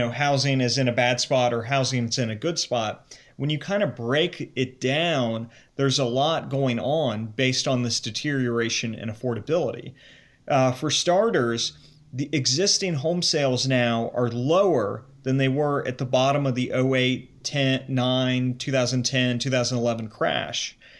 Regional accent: Cincinnati, Ohio, United States; also born or lived in New York; So I am I grew up in the Cincinnati area. I lived in New York before the pandemic hit.

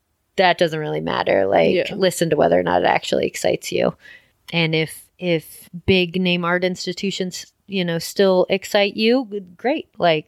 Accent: Midwest, United States; Like I'm from the Midwest. I'm very used to that.

